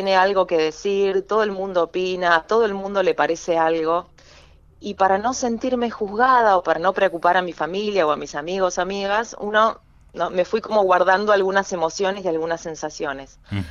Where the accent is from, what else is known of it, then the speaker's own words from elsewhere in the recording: General Roca, Río Negro, Argentina; now in Buenos Aires, Argentina; yo soy del interior, crecí en General Roca, todavía no me considero porteña, a pesar de que hace 20 años que vivo ahí.